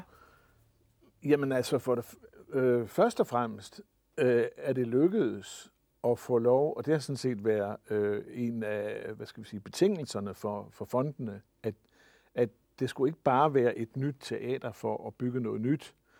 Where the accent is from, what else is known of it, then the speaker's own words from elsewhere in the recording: Jutland, Denmark; now in Vendsyssel, Denmark; Altså, jeg er født jyde, det kan man sikkert høre.